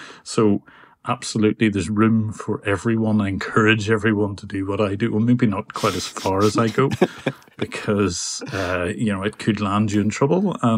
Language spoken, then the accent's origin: English; Ireland; accent: Irish; Maybe it's something to do with my Irish accent or whatever